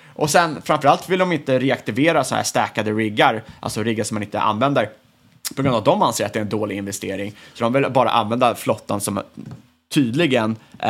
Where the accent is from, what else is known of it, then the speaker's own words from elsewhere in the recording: Sweden; som svensk